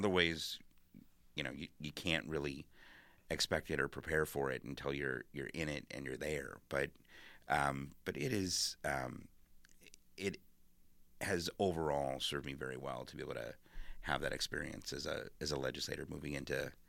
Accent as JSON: {"language": "English", "town": "Racine", "region": "Wisconsin", "country": "United States", "tie": "born or raised there", "said": "it is a great honor to be able to serve my hometown as its mayor. I mean, Racine is home, it's family. My family's been there now for, my kids are the sixth generation to be born and raised in Racine from our family."}